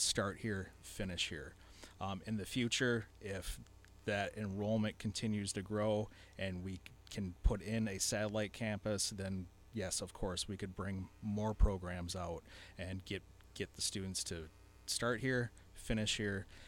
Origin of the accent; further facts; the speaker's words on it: Saginaw, Michigan, United States; I did not grow up in the Thumb. I'm actually from Saginaw originally, so it's a little bit different pace of life out here.